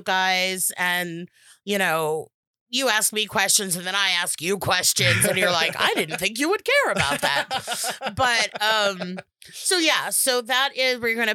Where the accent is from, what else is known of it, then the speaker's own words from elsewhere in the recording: California, United States; So I'm super from the Valley today. I am from the San Fernando Valley where Valley girls come from.